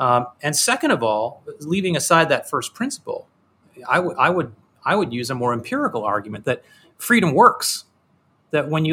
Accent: Michigan, United States; Like, look, I grew up outside of Detroit. I grew up in the 70s and 80s with all of the protectionist stuff.

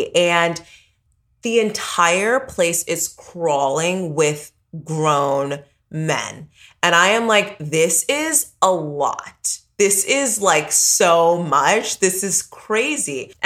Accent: Houston, Texas, United States; Because I'm Nigerian. I'm from Houston, Texas.

